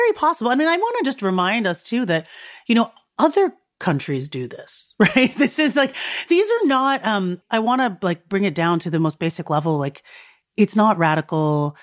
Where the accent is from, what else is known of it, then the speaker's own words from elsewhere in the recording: United States; So my mom, you know, I grew up in America hearing my mom say, I'm not your maid.